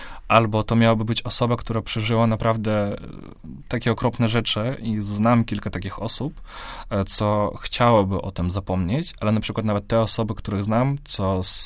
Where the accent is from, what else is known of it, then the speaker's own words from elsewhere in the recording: Belarus; I jako Białorusin chciałbym znowu przypomnieć